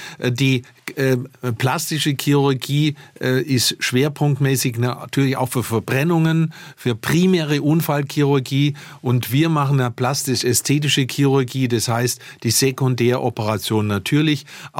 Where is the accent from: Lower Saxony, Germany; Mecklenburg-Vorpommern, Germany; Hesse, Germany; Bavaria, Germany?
Bavaria, Germany; Lindau; Zunächst chirurgische Ausbildung im Krankenhaus Lindau in meinem Heimatort, wo ich ja im Paradies auch lebe.